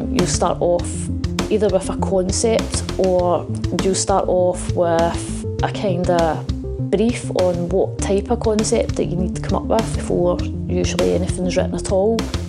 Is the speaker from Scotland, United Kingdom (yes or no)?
yes; Glasgow, Scotland, United Kingdom; In terms of being Glaswegian, writers having a voice, we're so multi-talented, multicultural, we've got so much history